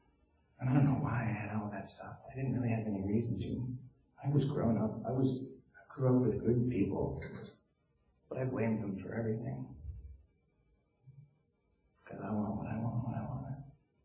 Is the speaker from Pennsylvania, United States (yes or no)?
yes; Mansfield, Pennsylvania, United States; I grew up in Mansfield, Pennsylvania. About a block away from Mansfield Catholic High School. My grandparents built a house there.